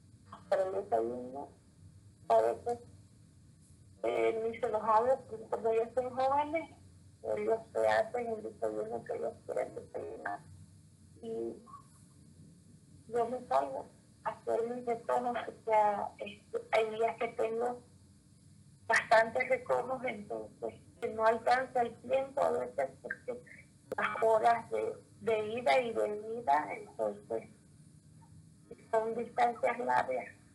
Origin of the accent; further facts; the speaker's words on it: Santa Ana del Yacuma, Beni, Bolivia; born there; Yo nací en Santa Ana de Yocuma, en el Beni.